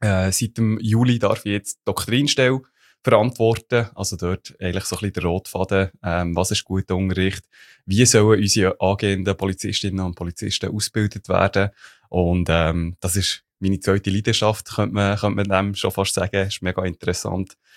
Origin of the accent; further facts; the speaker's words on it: Ittigen, Bern, Switzerland; Ich bin geboren und aufgewachsen eben in Ittigen im Kanton Bern.